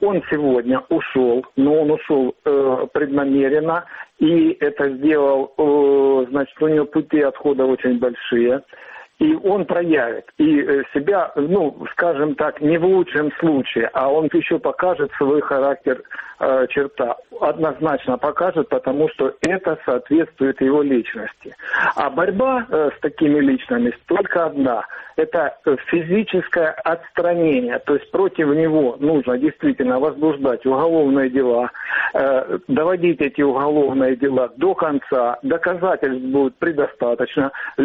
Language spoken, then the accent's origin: Russian; Rubizhne, Luhansk Oblast, Ukraine; я из города Рубежного, Луганская область.